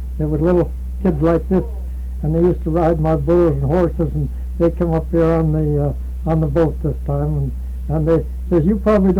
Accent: Montana, United States; And it's like I was raised in Montana.

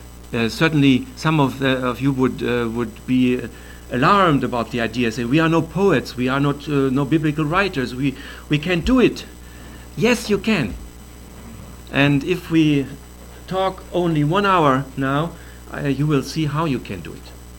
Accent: Germany; English is a second language; from Germany

